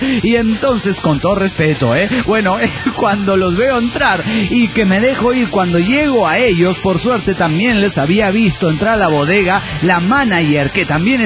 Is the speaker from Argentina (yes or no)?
no; San Salvador, El Salvador; de San Salvador, El Salvador.